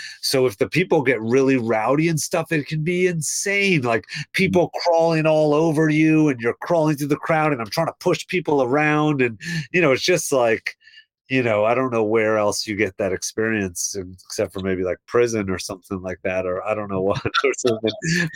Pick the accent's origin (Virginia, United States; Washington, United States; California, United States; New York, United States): Virginia, United States; growing up in Virginia where I grew up, and like, you know, putting on … in your car and blasting it while you're driving it around